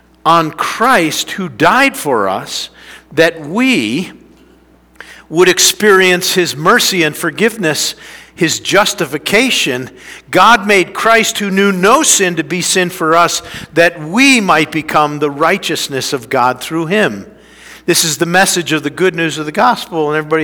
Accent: United States; I'm an American.

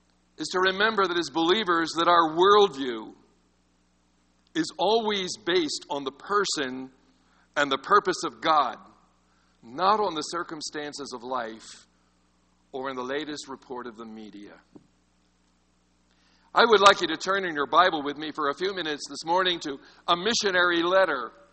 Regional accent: Texas, United States; Now, I'm from Texas, but I don't have a red face this morning

